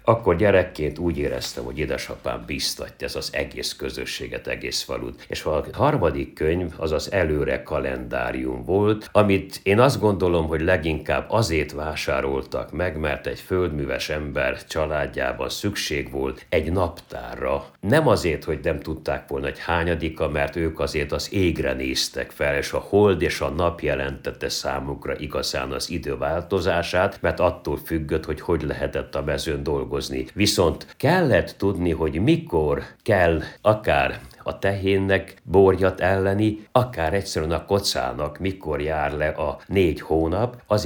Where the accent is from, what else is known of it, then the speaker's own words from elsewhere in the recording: Transylvania, Romania; Én egy egyszerű, vagy úgymond tiszta, földműves falusi családban születtem és nőttem fel. Kevés könyvünk volt, visszaemlékszem, hogy biztos volt 3 könyvünk, volt a Biblia, amit egy mezőségszéli magyar református családban olvastak is.